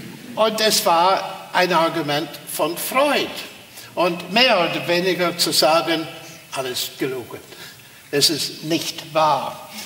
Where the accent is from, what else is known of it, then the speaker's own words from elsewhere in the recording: Armagh, Northern Ireland, United Kingdom; Ich erinnere mich, in meiner Heimatstadt Armagh gab es nicht vieles, aber es gab eine Sternwarte.